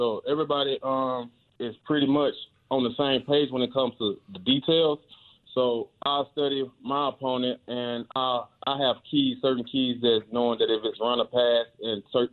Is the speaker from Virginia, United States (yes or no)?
no; Clarksdale, Mississippi, United States; I was headed home to Mississippi today, my hometown, Clarksdale, Mississippi.